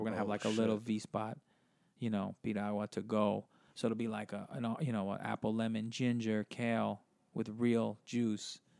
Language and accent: English; Brooklyn, New York, United States; Because we're from Brooklyn, born and raised, so we want to. You know, that's who we are, and then throw the little Latin twist on it.